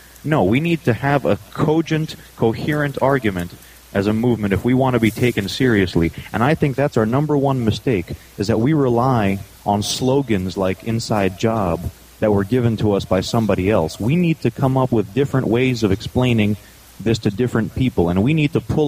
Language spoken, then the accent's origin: English; Secaucus, New Jersey, United States; born there; No. I was born in Sea Caucus, New Jersey. I was born here in America.